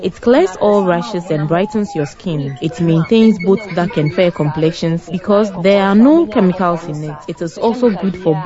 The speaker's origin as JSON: {"language": "English", "country": "Nigeria", "said": "I'm a Nigerian"}